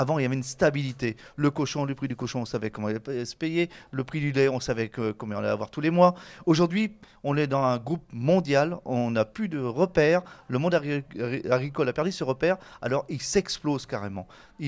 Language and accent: French; Brittany, France; moved away; je suis venu du Morbihan, je suis pas très loin pourtant, hein. Ça paraît pas très loin, mais je suis arrivé dans le Finistère